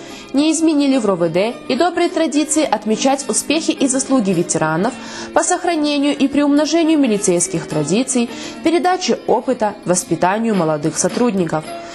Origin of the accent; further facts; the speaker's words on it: Belarus; Мы, белорусы, всегда славились чистыми и ухоженными улицами городов, парками и скверами.